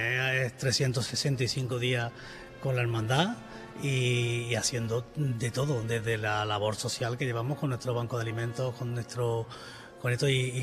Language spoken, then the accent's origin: Spanish; Andalusia, Spain; yo no soy del Alcázar Viejo, yo he sido criado y nacido en la Fuensanta